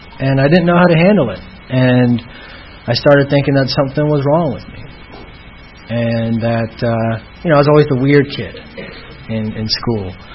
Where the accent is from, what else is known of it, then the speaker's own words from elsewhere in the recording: California, United States; born there; now in Atlanta, United States; I was born in Northern California, and both my parents met in another fellowship, and by the age of two, my father had passed away from lung cancer.